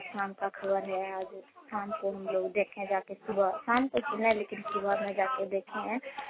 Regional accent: Jharkhand, India; मैं नवादी गंगा से बोल रही हूँ और मेरा घर नवादी गंगा जिला देवघर सतना … बोल रही हूँ।

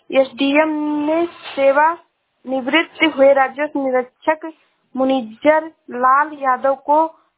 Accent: Uttar Pradesh, India; मैं जिला श्रावस्ती से हूँ।

